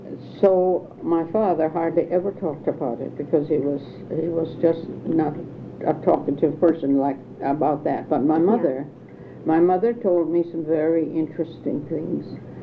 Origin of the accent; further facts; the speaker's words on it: North Dakota, United States; born there; I was born on April 20th in 1908. In Pomona View Township, 6 miles east of Culm, North Dakota.